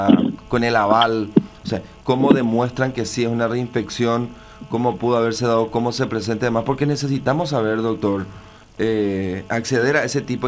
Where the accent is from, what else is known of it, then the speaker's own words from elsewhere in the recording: Paraguay; Así somos los paraguayos, ¿verdad?